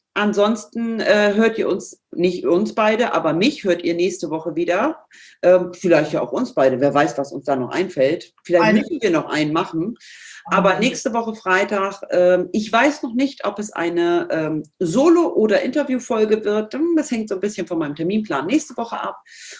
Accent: Northern Germany, Germany; accent: Hamburg; ich mache es mit dem Hamburger Slang, manchmal ein bisschen nasal, aber so ist das eben. Ja? Ich komme eben aus dem Norden

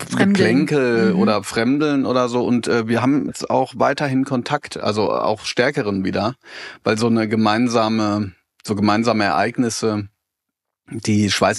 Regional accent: North Rhine-Westphalia, Germany; Wir kommen aus Nordrhein-Westfalen, das war halt um die Ecke.

